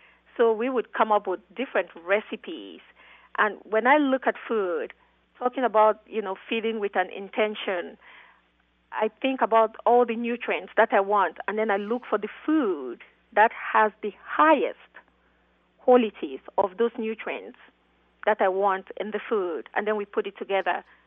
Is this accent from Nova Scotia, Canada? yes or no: yes; Halifax, Nova Scotia, Canada; now in United States; I grew up in a couple of places, but my last stop before the United States was Halifax in Canada.